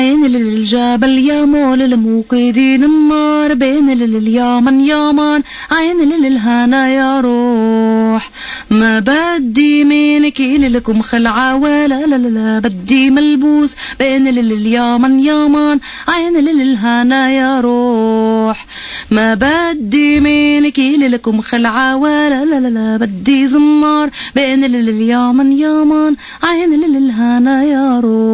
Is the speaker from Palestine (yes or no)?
yes; Palestine; كوني فلسطيني